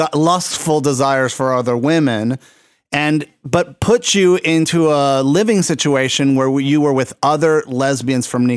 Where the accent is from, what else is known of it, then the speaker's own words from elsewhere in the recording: Puerto Rico; first language Spanish; English is a second language; I'm from Puerto Rico, and like you, you know, I struggled learning the language, but my struggles was with Spanish.